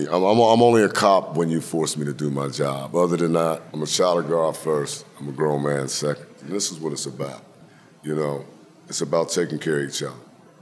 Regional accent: United States; I grew up in the Point Breeze area.

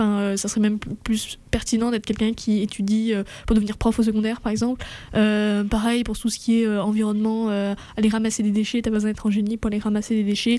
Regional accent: France; now in Sherbrooke, Canada; je suis française, si on l'entend bien.

